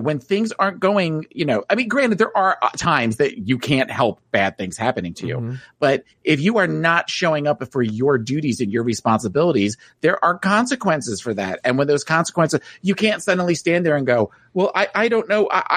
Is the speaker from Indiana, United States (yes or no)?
no; New Jersey, United States; Because she was a Miss New Jersey and I was from New Jersey.